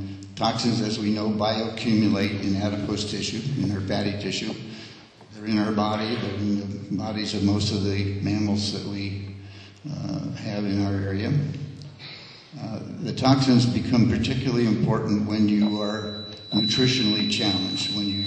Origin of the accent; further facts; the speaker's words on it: Lopez Island, Washington, United States; from Lopez Island.